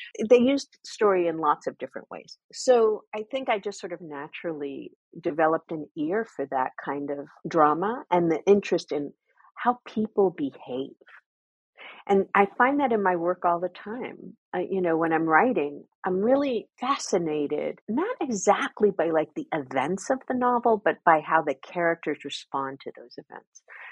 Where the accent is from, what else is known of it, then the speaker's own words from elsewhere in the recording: Flushing, New York, United States; When I was growing up in Flushing, Queens, it was a really interesting mix of people.